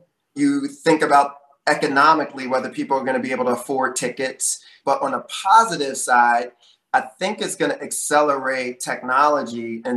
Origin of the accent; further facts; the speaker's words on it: Philadelphia, Pennsylvania, United States; And this is Pennsylvania. I grew up in Philadelphia.